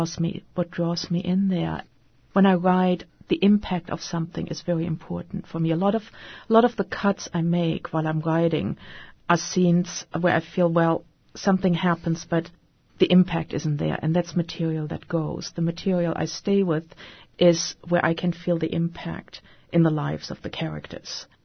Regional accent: Büderich, North Rhine-Westphalia, Germany; I didn't grow up in the Bronx. I grew up in Germany. And 1953, I was in a little town called Büderich in Germany near the Rhine River.

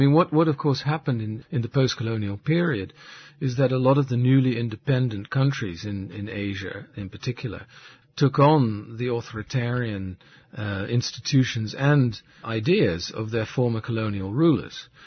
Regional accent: Netherlands; I grew up in Holland, so it was a way to go to sort of rediscover the country that I grew up

